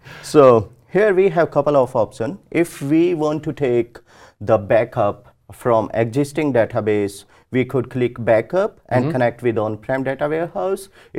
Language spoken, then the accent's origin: English; Canada; I'm choosing location Canada Central because I'm from Canada and my maximum clients are from there.